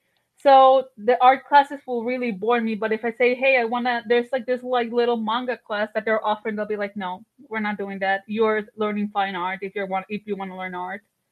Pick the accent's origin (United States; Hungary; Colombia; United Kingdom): Colombia; Barranquilla, Atlántico; I actually grew up in Colombia, the country, the one that the Disney movie's based in Encanto from. I grew up in Barranquilla